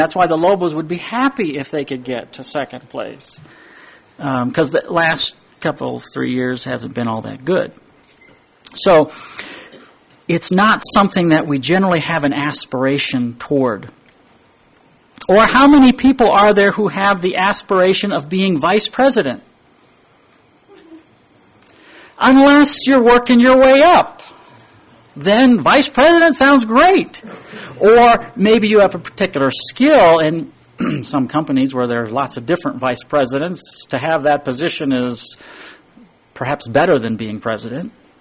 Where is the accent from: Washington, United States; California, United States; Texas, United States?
Washington, United States; Lynden; I grew up in Northwest Washington and grew up in the little town of Linden, Washington.